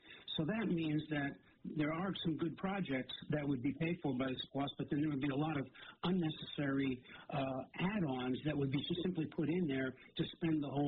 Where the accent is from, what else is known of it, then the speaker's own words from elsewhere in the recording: New York, United States; I'm from New York.